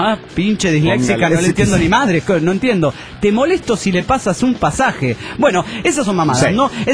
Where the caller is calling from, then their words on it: Mexico City, Mexico; del DF mexicano.